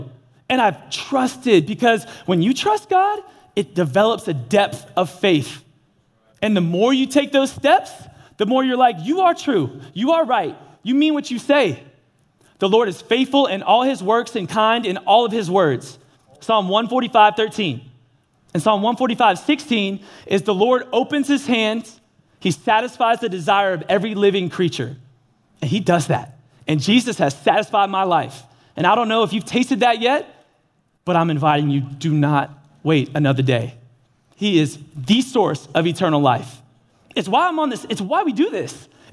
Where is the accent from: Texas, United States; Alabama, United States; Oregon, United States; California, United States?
Texas, United States; Dallas; I grew up here in Dallas and I've had a dream job for 5 years